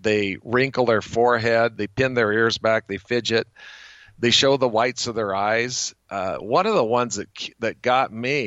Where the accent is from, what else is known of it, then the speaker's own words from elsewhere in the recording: Bonners Ferry, Idaho, United States; So every time I'd see a dog on the street in New York or in my hometown of Bonners Ferry or the veterinary clinic or wherever else I was